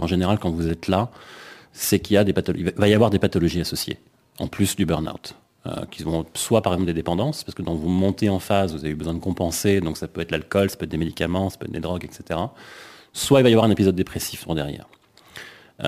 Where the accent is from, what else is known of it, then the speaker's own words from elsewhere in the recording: Voiron, Auvergne-Rhône-Alpes, France; also born or lived in Évian; Alors j'ai grandi en France. Alors pas en France voisine, j'ai grandi près de Grenoble, dans une ville qui s'appelle Voiron. En tout cas, la première partie de mon enfance, et puis après, effectivement, un peu plus près de la frontière suisse, où j'étais sur Évian.